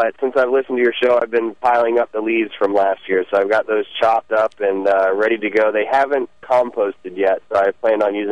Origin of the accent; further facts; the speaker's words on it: Cornelius, North Carolina, United States; I'm from Cornelius, North Carolina, just north of Charlotte, about 30 miles.